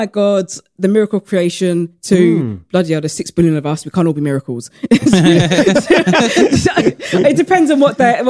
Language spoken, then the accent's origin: English; United Kingdom; Yeah, yeah, yeah. We're black British and we've got gold medals around our necks.